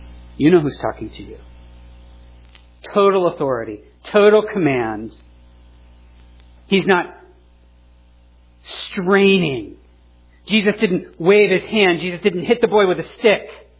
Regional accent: Georgia, United States; I'm from Georgia. I root for the South Carolina Gamecocks.

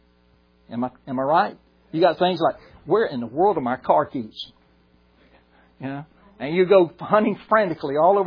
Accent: Georgia, United States; You know, I tell folks I'm Southerner by birth, Georgian by the grace of God.

